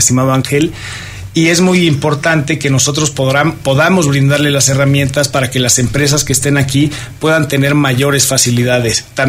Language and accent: Spanish; Querétaro, Mexico; yo soy queretano, tengo 34 años, recién casado